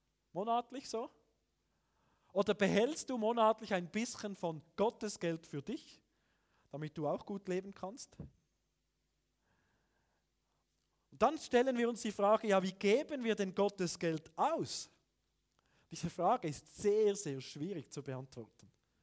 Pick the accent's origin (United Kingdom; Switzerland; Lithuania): Switzerland; Und ich muss sagen, mich als Schweizer beschämt ein solcher Vers.